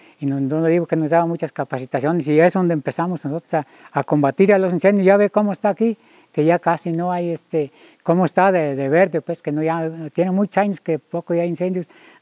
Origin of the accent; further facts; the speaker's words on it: Quila, Sinaloa, Mexico; yo allí donde soy de Quila, allí siembro, sembrar maíz